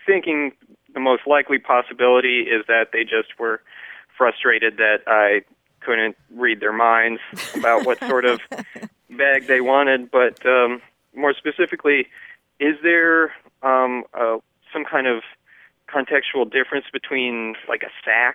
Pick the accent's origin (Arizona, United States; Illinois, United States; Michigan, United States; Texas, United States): Texas, United States; Dallas; I'm from Dallas, Texas.